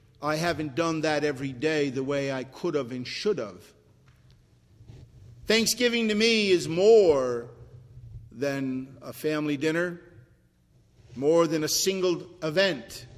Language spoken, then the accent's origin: English; United States; And although I do celebrate it as an American, I really don't think of the Indians.